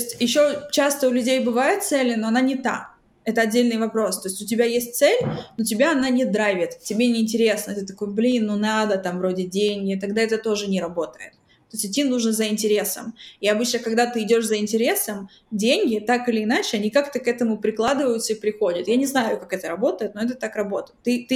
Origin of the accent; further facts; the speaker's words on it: Kharkiv, Kharkiv Oblast, Ukraine; Я из Харькова, из обычного города, да, там у меня нет каких-то богатых родителей